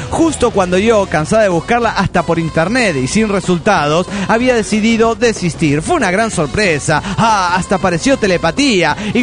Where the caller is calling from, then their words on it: Rivera, Uruguay; de Rivero, Uruguay.